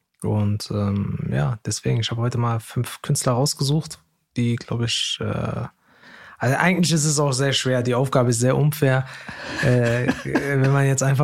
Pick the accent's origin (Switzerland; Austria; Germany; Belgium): Germany; North Rhine-Westphalia; Ich komme ja selber auch aus NRW.